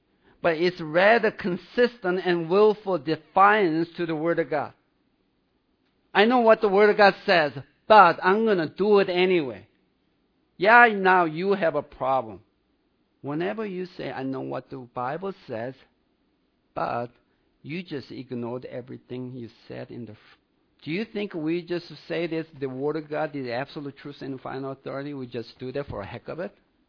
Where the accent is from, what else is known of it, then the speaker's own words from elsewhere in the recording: South Korea; English is a second language; I'm from South Korea.